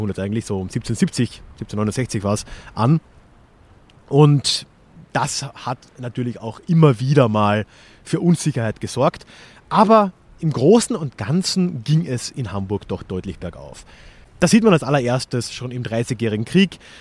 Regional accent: Austria; Ich meine, als Österreicher bin ich das ja doch gewöhnt, ne?

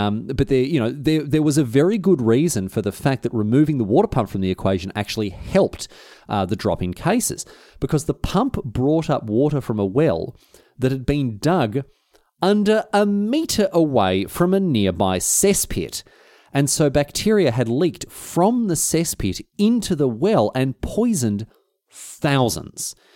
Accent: Australia; now in England; Even by my standards as an Australian, it was a hot one.

